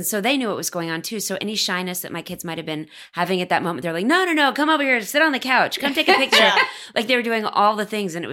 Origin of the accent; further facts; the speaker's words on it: Dallas, Texas, United States; I grew up in Dallas where there were a lot of Jews, but at my school there was like 7 kids.